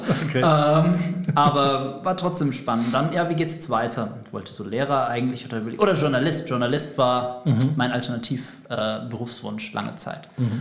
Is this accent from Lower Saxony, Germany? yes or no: yes; Lower Saxony, Germany; moved away as an adult; ich bin inzwischen 37 Jahre alt. Ich stamme überhaupt nicht aus der Gegend, wo wir hier sitzen bei Nürnberg, sondern ich stamme eigentlich von der Nordsee. Ich bin Ostfriese und bin da auch aufgewachsen. Bis zum Abitur habe ich dort oben gewohnt.